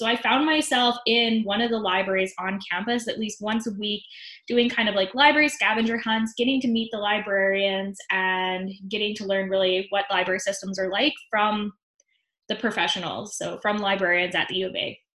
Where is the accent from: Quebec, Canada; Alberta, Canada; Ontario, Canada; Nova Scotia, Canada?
Alberta, Canada; born there; I was born here in Alberta. My mom is Métis